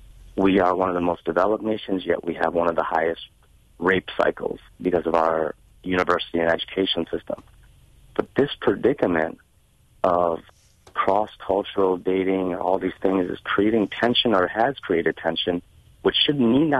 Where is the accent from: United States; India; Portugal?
India; In our situation, because we're Indian, that was a lot of it.